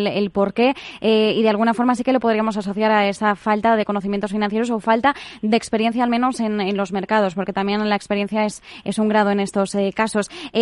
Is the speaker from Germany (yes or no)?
no; Spain; cómo somos los españoles cuando se trata de abordar los mercados